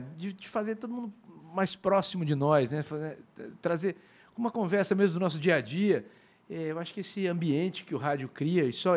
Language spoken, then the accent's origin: Portuguese; Tupã, São Paulo, Brazil; Eu sou de Tupã, uma cidade muito ativa em rádio, e foi lá que eu comecei. E depois fui para São Paulo